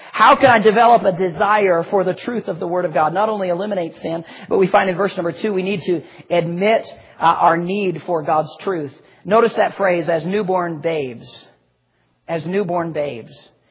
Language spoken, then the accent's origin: English; Minneapolis, Minnesota, United States; I grew up in Minneapolis under Pastor Monty's ministry, and grew up there and got saved at the park just outside of Minneapolis, Brooklyn Park, Minnesota.